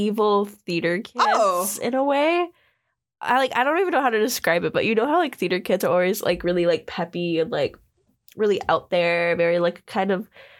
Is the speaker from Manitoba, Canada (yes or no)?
yes; Winnipeg, Manitoba, Canada; I'm from Winnipeg, so I could beat them up more.